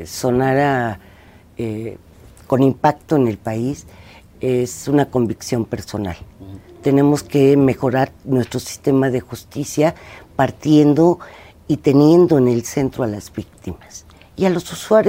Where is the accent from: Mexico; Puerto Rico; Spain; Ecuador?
Mexico; encontrarnos como mexicanos